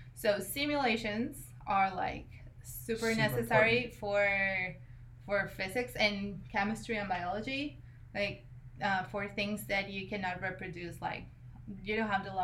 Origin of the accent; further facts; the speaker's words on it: Mexico City, Mexico; English is a second language; Or, like, where I'm from Mexico City.